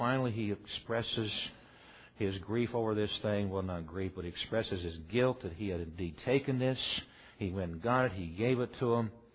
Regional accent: Mineola, United States; How many know where Mineola is? Okay. By the way, it was my hometown when I was a little boy.

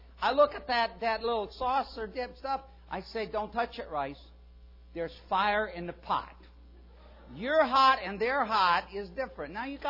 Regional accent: Nebraska, United States; Now, I grew up in Nebraska, and I love carrots.

